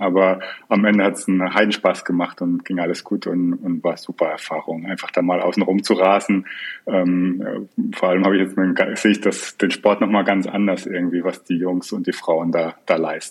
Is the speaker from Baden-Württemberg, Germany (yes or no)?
yes; Mannheim, Baden-Württemberg, Germany; born there; also born or lived in Hamburg; now in Berlin, Germany; Ich bin gebürtiger Mannheimer und lebe jetzt aber schon seit 2014 in Berlin.